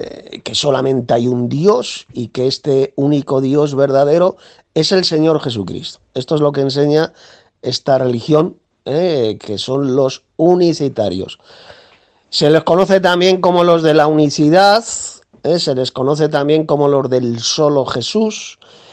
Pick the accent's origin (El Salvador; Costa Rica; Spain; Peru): Spain; de España, tengo 62 años